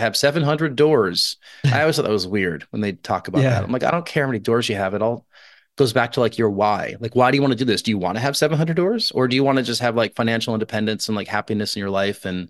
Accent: United States; Like the suburb that I grew up outside New York City, I couldn't imagine houses on that street being short-term rented

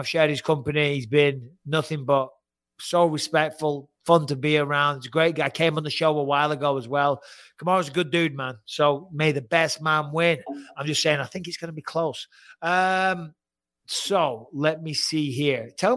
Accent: United Kingdom; I'm not saying, as a Brit, you know what I mean?

